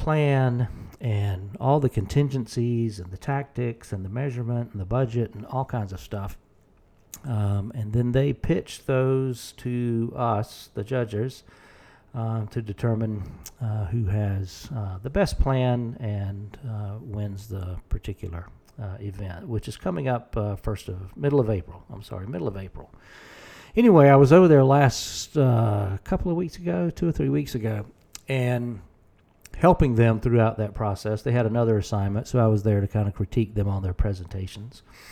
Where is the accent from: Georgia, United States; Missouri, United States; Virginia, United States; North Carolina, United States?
Georgia, United States; Fort Valley; I'm from Fort Valley, very small town in middle Georgia.